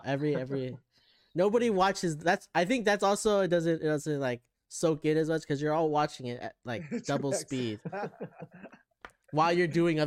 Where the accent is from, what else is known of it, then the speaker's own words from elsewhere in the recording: Orlando, Florida, United States; I'm from Orlando. I'm a Magic fan.